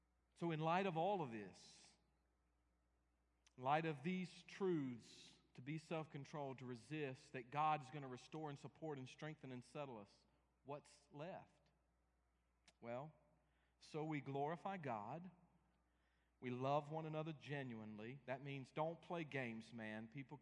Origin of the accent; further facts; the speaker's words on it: North Carolina, United States; I'm from Central North Carolina, guys. That's tobacco country.